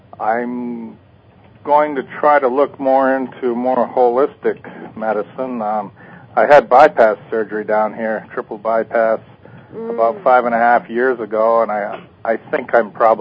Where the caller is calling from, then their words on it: Costa Rica; I'm calling from Costa Rica.